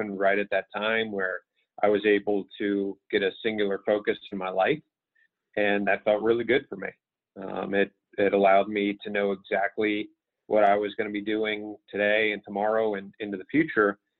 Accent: Pittsburgh, Pennsylvania, United States; also born or lived in California; I grew up in Pittsburgh, Pennsylvania.

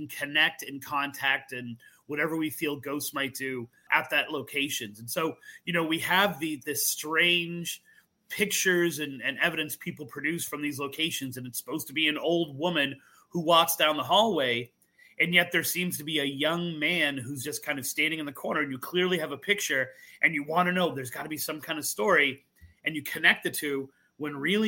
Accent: Massachusetts, United States; Of course, I'm from Massachusetts, right? Like, we went to Salem every other year for a field trip.

